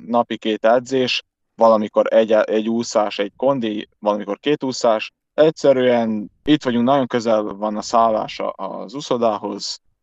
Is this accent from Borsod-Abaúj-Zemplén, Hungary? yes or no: no; Hódmezővásárhely, Csongrád-Csanád, Hungary; meg otthon, Hódmezővásárhelyen, ott meg folytatom az edzést vele, hogy hazaérek februárban.